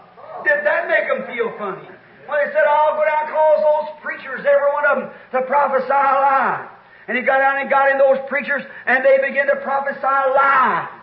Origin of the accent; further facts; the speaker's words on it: United States; I'm an American, certainly.